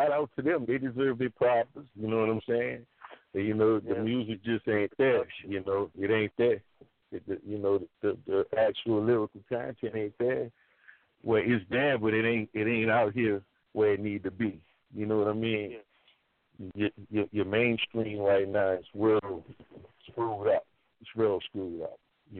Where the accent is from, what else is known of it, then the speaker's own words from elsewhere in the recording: New Orleans, Louisiana, United States; And being that I am from New Orleans, I mean, you can see how that style got intertwined, you know, with the New Orleans flavor.